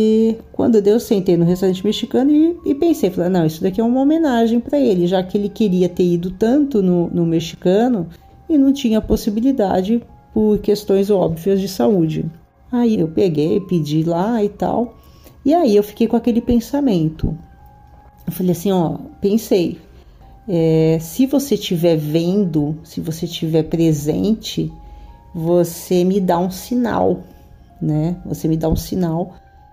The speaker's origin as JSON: {"language": "Portuguese", "region": "São Paulo", "country": "Brazil", "lives_now": "Rio de Janeiro, Brazil", "said": "eu moro no Rio de Janeiro, mas sou paulista."}